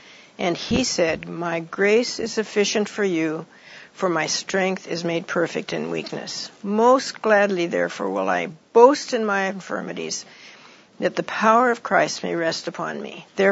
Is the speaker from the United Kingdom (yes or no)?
no; Iran; now in United States; People said to me, what was it like growing up in Iran? And I say, it was home. You know, it was wonderful. I loved it. And I had a beautiful childhood. But I came to the States as what some of you know is a third culture kid.